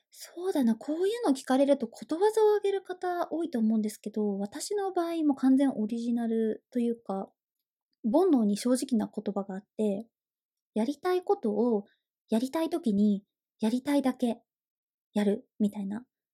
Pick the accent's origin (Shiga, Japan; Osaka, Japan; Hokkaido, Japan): Hokkaido, Japan; moved away; 私北の大地が出身で、その後に関東に移住はしたんですけど、だから、そうだな、北海道弁？